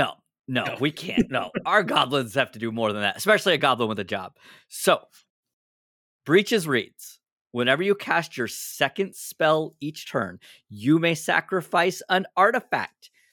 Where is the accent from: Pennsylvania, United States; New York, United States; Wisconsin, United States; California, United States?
California, United States; I've been posting photos of me … growing up in Southern California, wearing a cowboy hat.